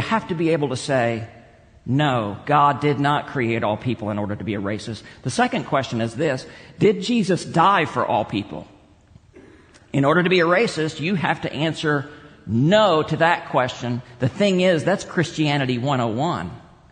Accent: Texas, United States; By the way, I grew up in West Texas, and I've confessed to you my own racist tendencies before.

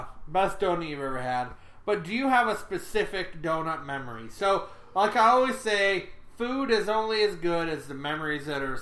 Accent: Michigan, United States; And then another memory, having more of a childhood memory, is I grew up in Michigan, and so you had all the orchards and stuff.

